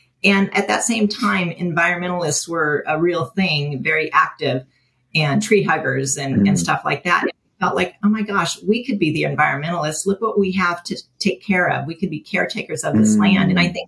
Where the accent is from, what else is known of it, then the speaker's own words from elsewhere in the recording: California, United States; now in Crescent City, United States; So 4 years after we lived in Southern California, my hometown, we bought our ranch up here where we are today, Crescent City.